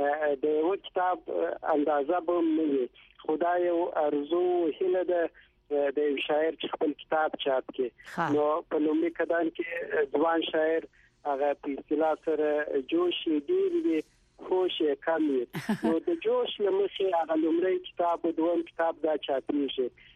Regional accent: Kandahar, Afghanistan; زه د کندهار اوسیدونکی یم. په کندهار کې مې زوکړه شوې ده

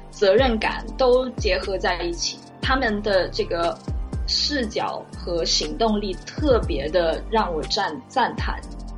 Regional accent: Guangzhou, Guangdong, China; 我是在广州长大的嘛，然后在广州就可以看到香港的电视台

